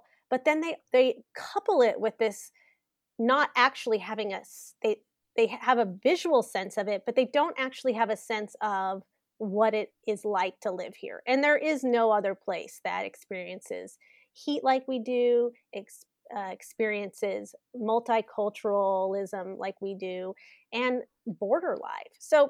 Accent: Washington, United States; I mean, I grew up in Washington State. I grew up with the same proximity to the Canadian border

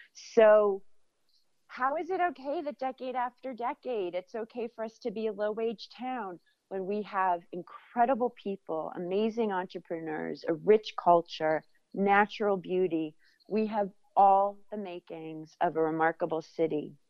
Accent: New York, United States; moved away as an adult; now in Tucson, United States; I have been in Tucson for 20 years. I'm originally from New York, where I had a successful career in advertising and global branding.

